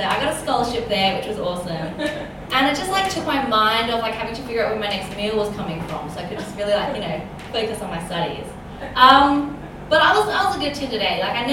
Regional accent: Sydney, New South Wales, Australia; I'm from Sydney.

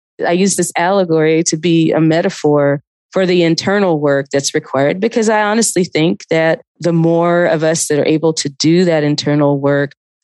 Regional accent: Athens, Georgia, United States; also born or lived in Atlanta; like I was living in Atlanta, but I grew up in Athens.

